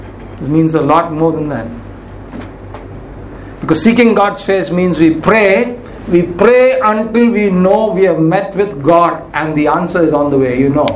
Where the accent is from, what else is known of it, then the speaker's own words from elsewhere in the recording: India; And speaking as an Indian citizen, I would say that India has never needed healing more desperately at any time in history than it does now.